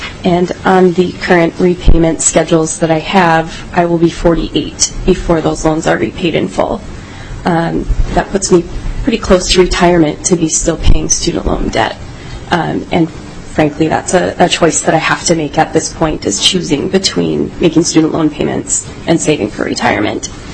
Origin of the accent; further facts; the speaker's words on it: Illinois, United States; I was born and raised in Cook County, and I left to attend college out of state for a couple of years